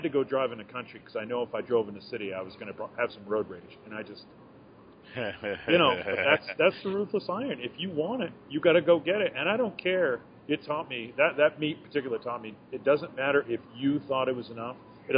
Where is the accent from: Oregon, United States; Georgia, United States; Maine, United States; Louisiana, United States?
Maine, United States; It reminds me of growing up in Maine where you had to work and move and lift and haul and chuck this and that.